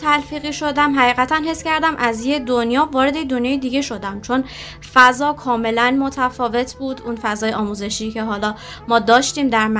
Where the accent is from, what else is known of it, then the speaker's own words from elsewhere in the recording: Iran; من همینطوری که فرمودید اصالتاً افغانستانی هستم، ولی متولد و بزرگ شده ایران هستم.